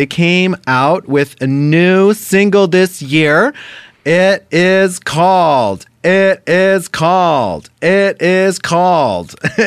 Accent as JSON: {"language": "English", "country": "Canada", "said": "so I'm from Canada, and it's pretty cool. I went to high school at a place called Ontario Valley High School"}